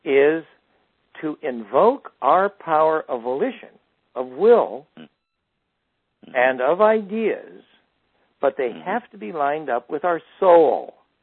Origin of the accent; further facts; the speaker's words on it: Salinas, California, United States; I grew up in Salinas in as an Episcopalian altar boy.